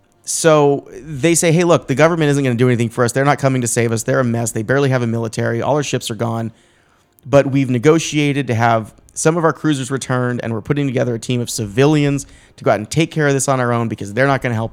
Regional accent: United States; I don't do meters. I'm an American.

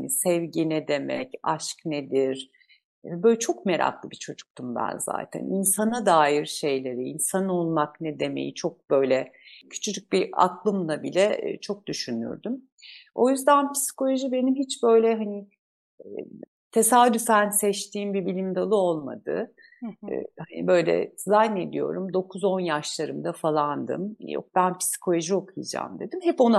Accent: Akhisar, Manisa, Turkey; born there; Tabii ben 1973 doğumluyum. Manisa Akhisar'da doğdum.

